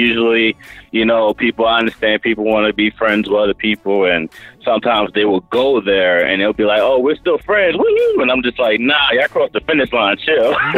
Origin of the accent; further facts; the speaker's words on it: Bronx, New York, United States; now in Allentown, United States; out here in Allentown, Pennsylvania, but I'm from Bronx, New York.